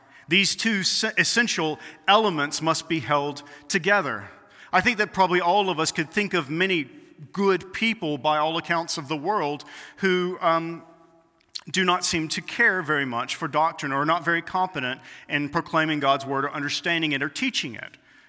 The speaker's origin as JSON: {"language": "English", "region": "Mississippi", "country": "United States", "tie": "born or raised there", "said": "I grew up in Mississippi, and my grandfather was building a football field around the late 60s, early 70s"}